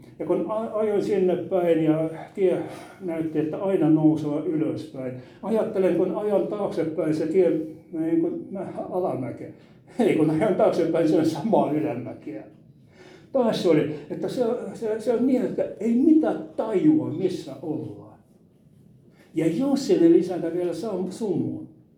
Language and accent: Finnish; Leningrad Oblast, Russia; olen siellä kotoisin entisestä Neuvostoliitosta sieltä Inkerin maalta.